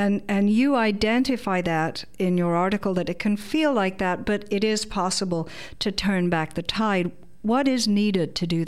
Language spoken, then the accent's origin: English; England, United Kingdom; now in Canada; Now, I grew up in England